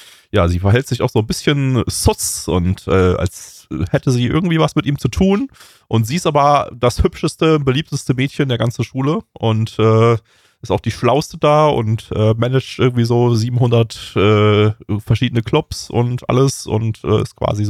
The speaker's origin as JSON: {"language": "German", "region": "East Germany", "country": "Germany", "tie": "born or raised there", "said": "ich bin ja in Ostdeutschland aufgewachsen"}